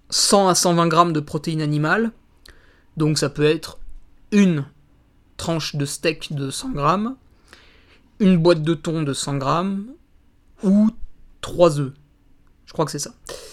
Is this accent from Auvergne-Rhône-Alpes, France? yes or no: yes; Auvergne-Rhône-Alpes, France; Alors, le poisson, chez nous, en Savoie, tu peux trouver de la truite assez facilement.